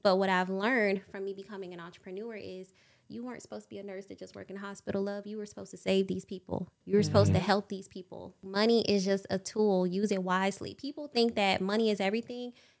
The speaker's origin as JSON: {"language": "English", "town": "Miami", "region": "Florida", "country": "United States", "said": "Originally, I'm from Miami, Florida. And I became an entrepreneur almost 2 years ago."}